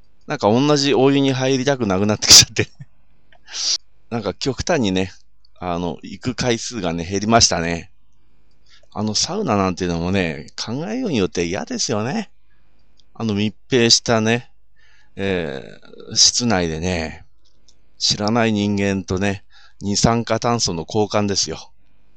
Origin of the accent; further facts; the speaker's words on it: Sapporo, Hokkaido, Japan; まあ私今こう札幌なんですけども、まあ私の地元なんですけどもね